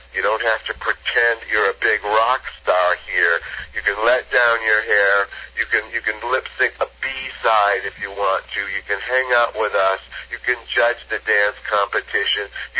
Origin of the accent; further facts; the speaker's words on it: Los Angeles, California, United States; And especially where we grew up in the Los Angeles area, there were a zillion of them.